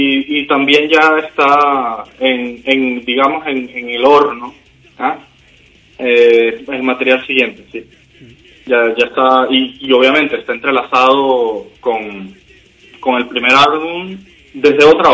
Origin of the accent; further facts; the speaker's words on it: Venezuela; moved away; que es lo que nos ocurre a nosotros como banda, los que nos fuimos de Venezuela